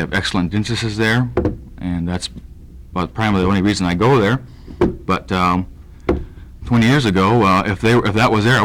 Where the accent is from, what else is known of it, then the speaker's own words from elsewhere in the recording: Nenana, Alaska, United States; I'm from Nenana, and I'm Alaska Native, and I'm very proud of it.